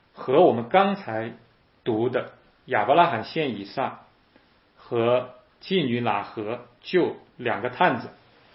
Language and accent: Chinese; China; 你不会我们中国人讲动恻隐之心吗？